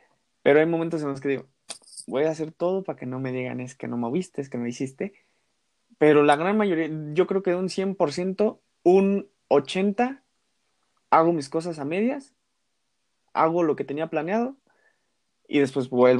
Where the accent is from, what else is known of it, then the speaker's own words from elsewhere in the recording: Mexico; somos mexicanos. Somos mexicanos